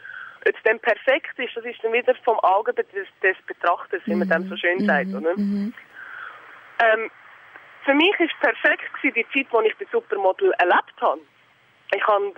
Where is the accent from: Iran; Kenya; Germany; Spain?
Spain; German is a second language; Ich bin halbe Spanierin. Ich bin in Spanien zum Teil aufgewachsen